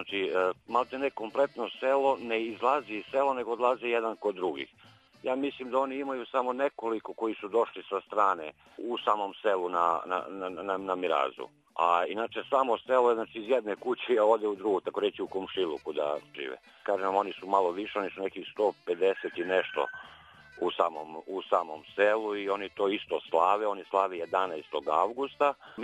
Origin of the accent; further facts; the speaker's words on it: Kumanovo, North Macedonia; now in Serbia; Na primjer, ja sam iz Kumanovo, Makedonije